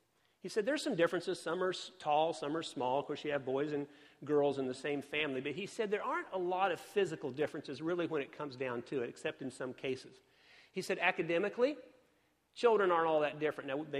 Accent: Indianapolis, Indiana, United States; And so when we were growing up in Indianapolis, they sent my sister to this special school for really smart people.

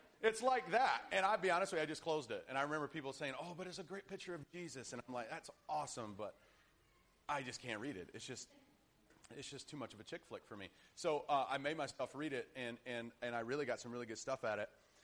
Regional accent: the South, United States; I come from the South, educated in the South, so I'm not really good with English.

